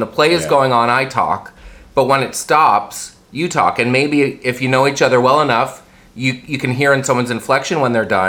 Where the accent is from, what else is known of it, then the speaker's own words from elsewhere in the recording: Port Hope, Ontario, Canada; I'm from Port Hope. Guess what? I'm from Port Hope.